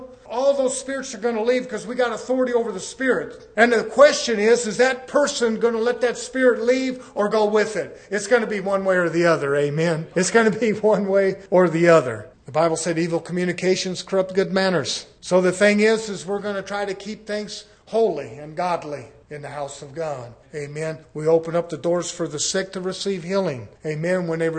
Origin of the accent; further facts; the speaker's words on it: United States; Well, I was born in the United States. I've been raised up in the United States.